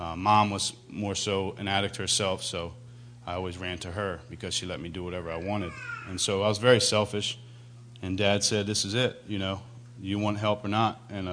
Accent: Wilmington, Delaware, United States; I'm from Wilmington, Delaware, originally

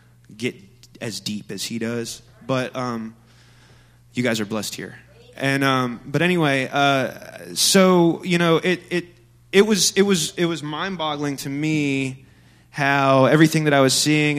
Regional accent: Tulsa, Oklahoma, United States; And like he said, as far as pastor's kid goes, I was raised in Tulsa, Oklahoma.

